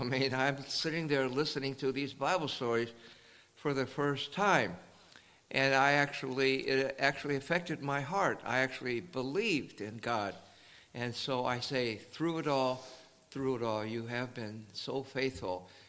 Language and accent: English; New York City, New York, United States; I was born in New York City, grew up to Shanghainese dad, Ning Bo to be exact